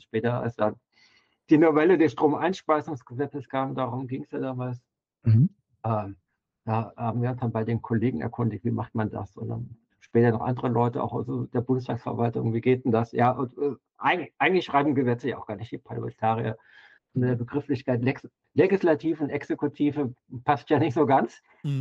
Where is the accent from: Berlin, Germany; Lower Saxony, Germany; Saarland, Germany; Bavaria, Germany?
Saarland, Germany; aus dem Osten, der Pfalzkreis, kurz vor der Pfalz und genau genommen in der Nähe von Homburg.